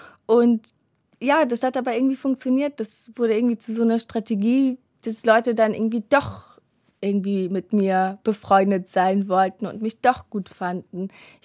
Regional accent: Afghanistan; für mich als Afghanin

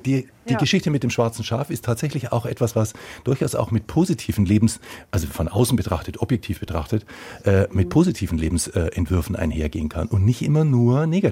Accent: Baden-Württemberg, Germany; accent: Swabian; moved away as an adult; also born or lived in Munich; Als ich nach München gezogen bin, ich bin auf der Ostalb groß geworden und bin eigentlich mit schwäbischer Mundart groß geworden, aber das ging in München nicht.

